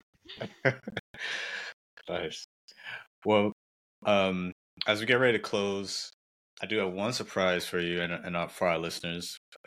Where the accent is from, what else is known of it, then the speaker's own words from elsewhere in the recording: Jamaica; because I'm Jamaican